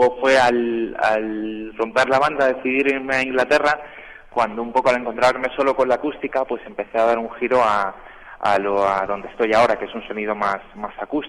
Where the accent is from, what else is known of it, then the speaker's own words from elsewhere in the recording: Madrid, Community of Madrid, Spain; Yo soy de Madrid, soy nacido en Madrid, de familia de Cuenca, de Alcarria, pero nacido en Madrid, he vivido siempre aquí.